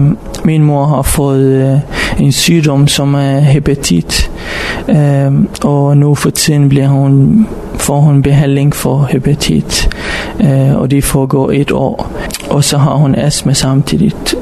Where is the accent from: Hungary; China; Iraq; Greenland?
Iraq; Baghdad, Baghdad Governorate; Danish is a second language; now in Denmark; Jeg kommer fra Irak. Fra Bagdad.